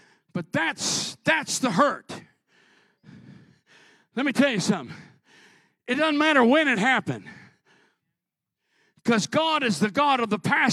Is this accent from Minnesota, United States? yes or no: yes; Minnesota, United States; born there; No, I wasn't born here. I was born in Minnesota. And I spent years in the United States Navy.